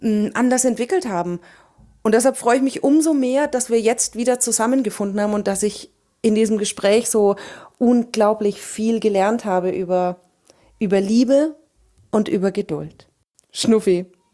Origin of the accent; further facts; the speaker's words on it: Schweinfurt, Bavaria, Germany; aus meiner Heimatstadt Schweinfurt.